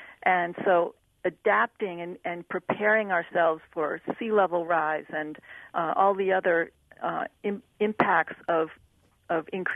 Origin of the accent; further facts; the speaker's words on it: New England, United States; But, I grew up in New England where, the weather is also pretty influential in everybody's everyday lives.